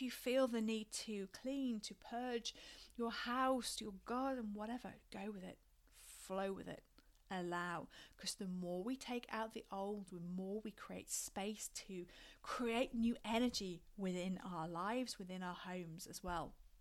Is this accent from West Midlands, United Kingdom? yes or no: no; Yorkshire and the Humber, United Kingdom; I'm from Yorkshire, so I'm never going to mince my words